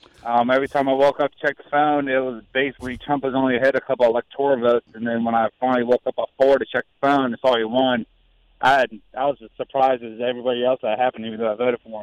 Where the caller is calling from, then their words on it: Leesburg, Virginia, United States; I'm from Leesburg, Virginia.